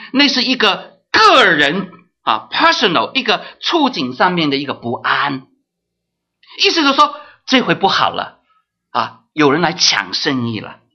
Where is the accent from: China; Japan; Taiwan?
China; Guangdong; 我们广东人说比死人呢啊